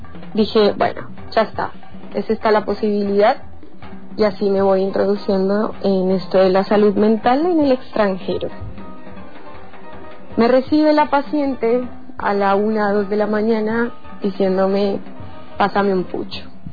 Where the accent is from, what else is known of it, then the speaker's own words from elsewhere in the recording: Colombia; moved away as an adult; now in Argentina; desde que volé más de 7.000 kilómetros de mi país de origen, Colombia, para lo que ahora sería mi país de destino, Argentina.